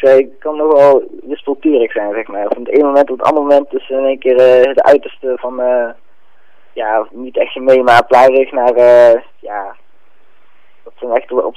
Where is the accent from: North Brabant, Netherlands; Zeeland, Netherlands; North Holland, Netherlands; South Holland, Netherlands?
North Brabant, Netherlands; Breda; Ik kom uit Breda.